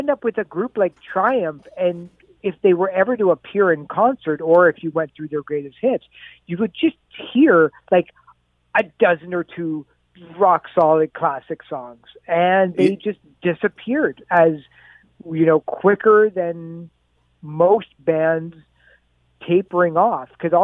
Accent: Canada; let's just step outside of myself as a Canadian music fan.

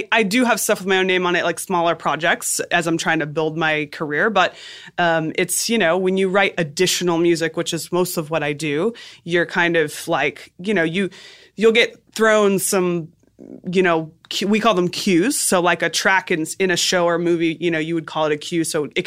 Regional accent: Florida, United States; South Florida.

